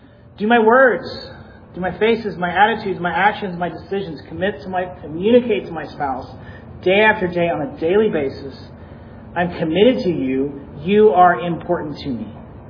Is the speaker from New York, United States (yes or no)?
no; Texas, United States; I come from Texas. I most recently lived in San Antonio.